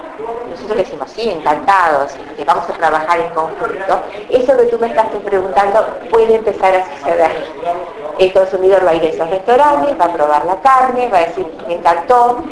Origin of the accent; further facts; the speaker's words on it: Uruguay; Hoy seguimos luchando con eso de Uruguay, somos 3 millones de habitantes, imagínense, somos un barrio de San Pablo